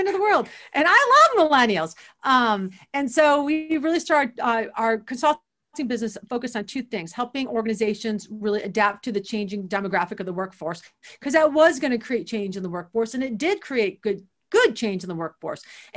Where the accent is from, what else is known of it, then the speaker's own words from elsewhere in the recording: Toledo, Ohio, United States; But one funny aside is that when I grew up in Toledo, so Toledo proper is not very fancy, but the surrounding suburbs are fancy, right?